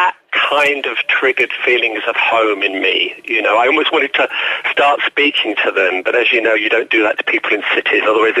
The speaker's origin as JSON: {"language": "English", "region": "London", "country": "United Kingdom", "tie": "born or raised there", "said": "London, I grew up in London."}